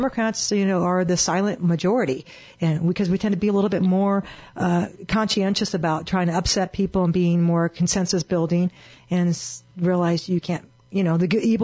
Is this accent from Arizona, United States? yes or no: yes; Arizona, United States; I was very comfortable life as a child here growing up in Arizona.